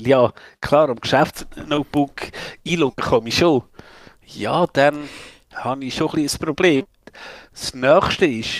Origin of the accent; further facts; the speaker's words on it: Kappel am Albis, Zurich, Switzerland; Kappel am Albis ist jetzt, ja, da bin ich irgendwo aufgewachsen in der Nähe